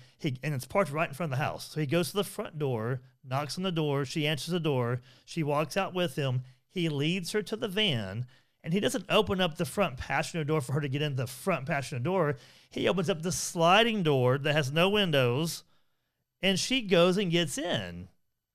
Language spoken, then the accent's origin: English; Idaho, United States; Didn't want to tell them that I was actually from Idaho.